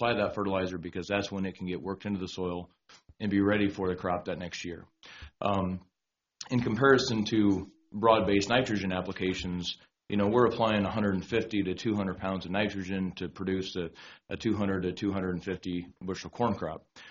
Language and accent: English; Springfield, United States; I also farm some myself south of Springfield. I'm originally from Springfield and farm several farms in the proposed Phase 2 area.